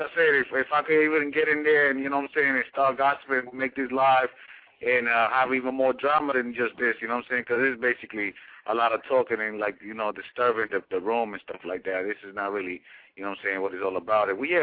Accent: Queens, New York, United States; So I'm back here, I'm back in New York from Texas, and you know what I'm saying, I'm originally from Queens

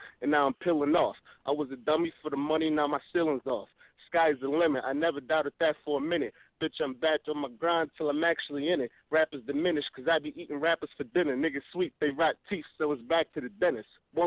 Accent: Bronx, New York, United States; I'm from the Bronx, nigga.

